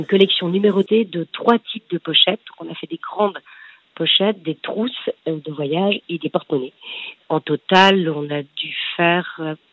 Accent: Lille, Hauts-de-France, France; je suis une fille du Nord. Je suis une bonne lilloise

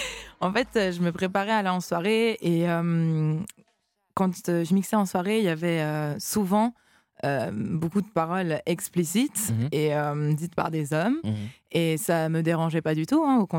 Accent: Switzerland; je suis une Suisse toujours à l'heure

